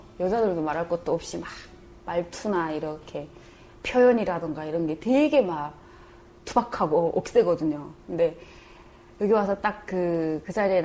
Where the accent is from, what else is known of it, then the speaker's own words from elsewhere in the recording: North Korea; 저희는 북한 사람이라고 이제 온 지 얼마 안 되는 진짜 얼마 안 됐어요.